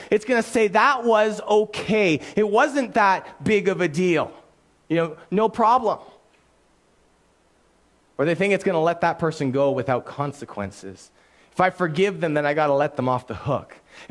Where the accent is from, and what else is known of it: Canada